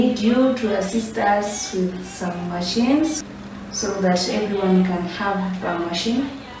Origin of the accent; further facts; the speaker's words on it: Samburu County, Kenya; I came from Samburu County.